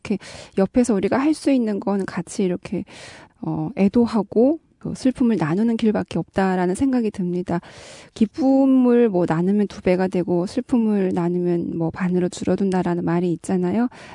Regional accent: North Korea; now in South Korea

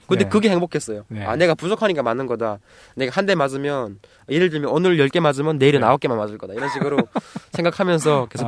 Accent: North Korea; 북한에서 왔다는 이유로

